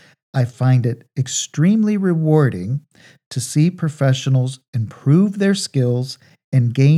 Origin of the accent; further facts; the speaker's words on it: United States; now in Germany; from the United States, and I now live in southern Germany with my lovely wife and two children.